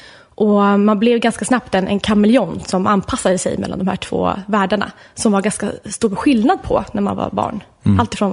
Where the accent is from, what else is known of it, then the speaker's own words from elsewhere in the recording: Jakobsberg, Stockholm County, Sweden; Nej, jag är uppvuxen i Järfälla, i Jakobsberg